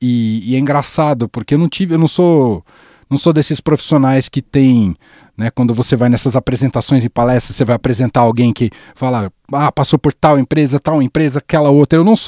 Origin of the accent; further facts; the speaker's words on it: Mogi das Cruzes, São Paulo, Brazil; Eu nasci ali no começo dos anos 80, numa família. Sou de Mogi das Cruzes, aqui próximo a São Paulo, numa família de muitos irmãos, somos em 5 irmãos, né? E naquele contexto de pais funcionários públicos, né?